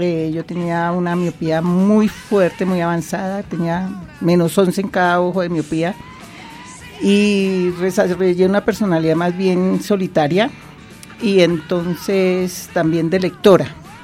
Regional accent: Buga, Valle del Cauca, Colombia; De ahí continué pues mi vida de una muchacha de provincia. Yo soy de Buga

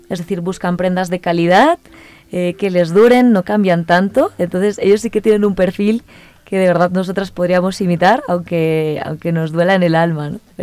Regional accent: Barcelona, Catalonia, Spain; moved away as an adult; now in Colombia; yo soy de Barcelona, de España. Hace ya casi 6 años que estoy en Colombia.

